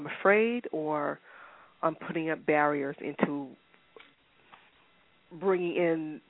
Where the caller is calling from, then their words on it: Boston, Massachusetts, United States; I'm calling from Boston.